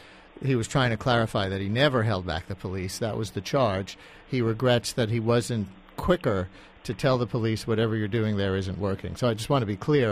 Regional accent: New York, United States; like few things that I've seen in my years growing up in New York.

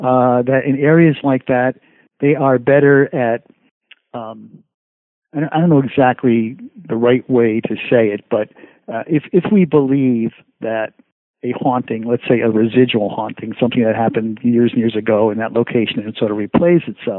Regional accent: Connecticut, United States; And I grew up in Connecticut, and it's based on some historical facts in Connecticut.

